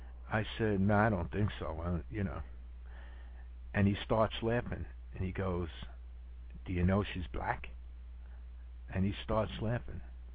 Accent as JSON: {"language": "English", "town": "New York City", "region": "New York", "country": "United States", "tie": "born or raised there", "said": "And I grew up in Washington Heights, and I went to school in Harlem."}